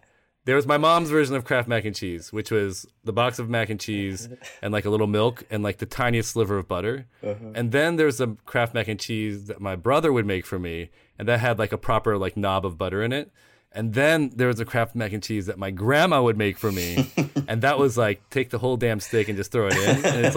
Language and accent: English; Midwest, United States; I mean, I grew up in the Midwest, and I also similarly, when I was a kid, didn't really put my sort of Koreanness out there.